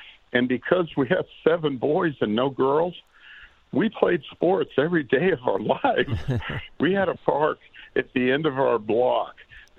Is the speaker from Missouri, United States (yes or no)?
yes; Kansas City, Missouri, United States; now in Overland Park, United States; I was born and raised in Midtown, Kansas City, Missouri.